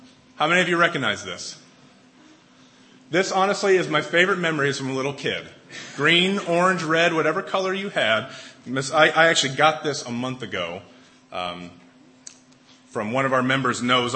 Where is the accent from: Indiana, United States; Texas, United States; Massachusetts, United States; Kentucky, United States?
Indiana, United States; Fort Wayne; also born or lived in Tennessee; I was 4 when we moved to Indianapolis from Tennessee, and then 11 in 1990 when we moved down to back down to Indy. So I was 4 to 11 years old is when I lived here.